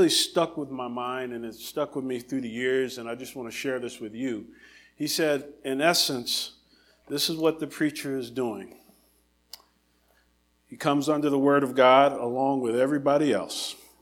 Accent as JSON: {"language": "English", "region": "New Jersey", "country": "United States", "tie": "born or raised there", "said": "I talk a lot about growing up in New Jersey. Jersey, as we say. I'm a Jersey boy. I grew up close to the shore."}